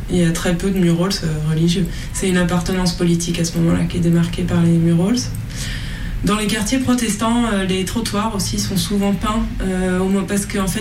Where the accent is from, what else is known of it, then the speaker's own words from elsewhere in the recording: France; en tant que Française, dans les quartiers irlandais, on est accueillis comme des soutiens